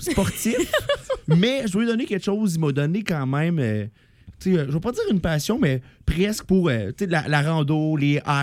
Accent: Drummondville, Quebec, Canada; Je viens de Drummondville, fait que c'était comme vraiment à mi-chemin.

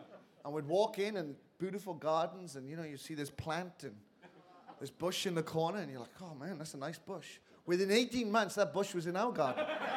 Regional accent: Wales, United Kingdom; accent: Welsh; You know I'm from Wales because of how I sound.

